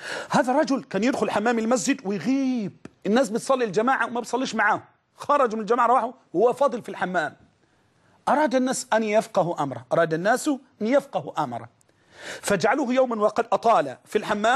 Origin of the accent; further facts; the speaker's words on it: Egypt; تعرفين الناس كانوا عندنا في مصر من بس من 20 سنة فات 30 سنة